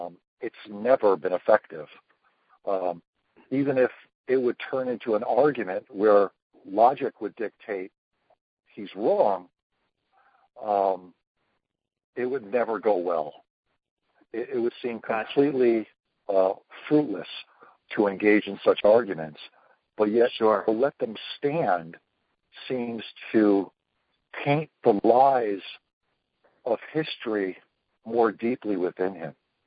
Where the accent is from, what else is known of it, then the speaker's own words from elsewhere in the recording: Connecticut, United States; I'm from Connecticut.